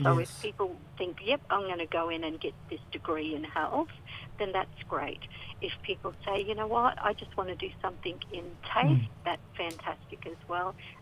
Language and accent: English; Camooweal, Queensland, Australia; I grew up on cattle stations around the north, you know, the Northern Territory, Queensland border. I grew up around Camarwheel. And my dad didn't have a lot of standard Australian English. My dad spoke our own languages. My mum was also Aboriginal.